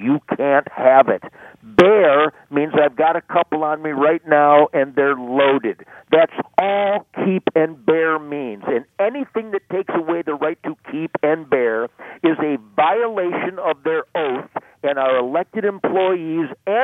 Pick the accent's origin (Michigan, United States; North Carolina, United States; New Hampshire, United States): Michigan, United States; I love my Michigan roots. I was born and raised in Michigan. I'm a Michiganiac forever.